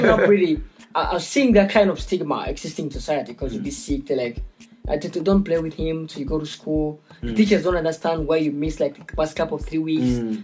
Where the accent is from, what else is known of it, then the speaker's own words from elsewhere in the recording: Kampala, Central Region, Uganda; So I grew up in Kampala.